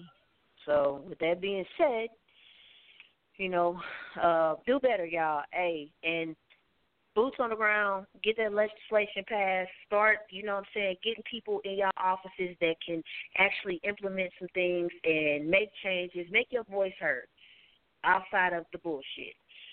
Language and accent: English; St. Louis, Missouri, United States; Yeah, I said it. I'm from St. Louis.